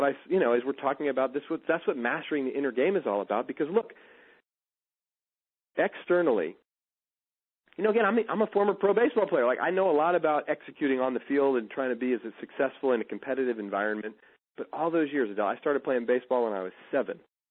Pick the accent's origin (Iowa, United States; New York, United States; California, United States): California, United States; Oakland; I'm poor kid from Oakland, single mom.